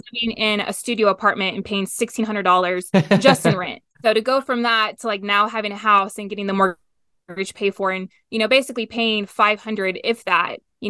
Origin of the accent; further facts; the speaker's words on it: Houston, Texas, United States; No, I'm actually from Texas, Houston, Texas.